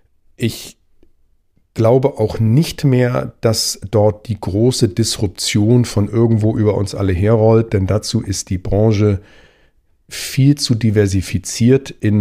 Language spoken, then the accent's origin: German; Hamburg, Germany; aus meiner Heimatstadt Hamburg